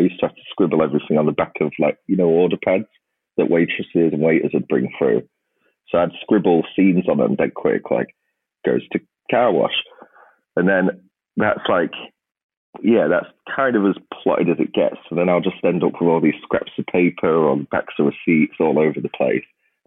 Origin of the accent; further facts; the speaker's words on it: Grimsby, Yorkshire and the Humber, United Kingdom; especially in a town like Grimsby. I mean, it's my hometown, but there was no real opportunity for a writer.